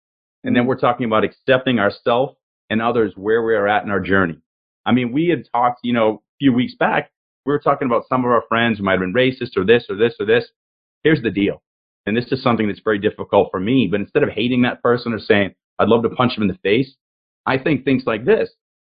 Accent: Peabody, Massachusetts, United States; think of growing up in Peabody, the way men saw women, it was a conquest.

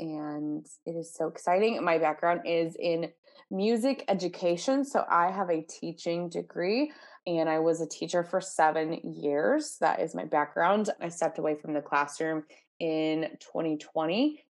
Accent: Texas, United States; I grew up in Texas, in North Texas, went to a small school in Arkansas

